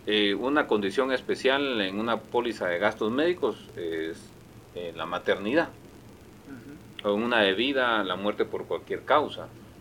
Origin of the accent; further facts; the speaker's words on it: Guatemala; ¿Qué es lo primero como latinoamericanos o como chapines? ¿Qué es lo primero que hacemos?